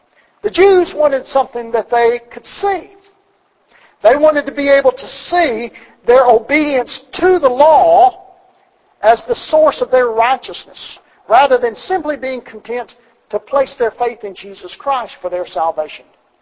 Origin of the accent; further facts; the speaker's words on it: Mississippi, United States; And as a matter of fact, if you go down to where I grew up in Mississippi … is all over the place.